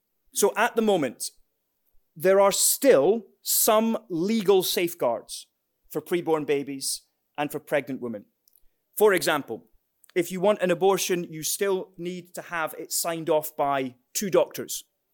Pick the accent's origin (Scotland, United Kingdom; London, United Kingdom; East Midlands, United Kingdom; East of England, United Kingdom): Scotland, United Kingdom; I'm from Scotland, yeah.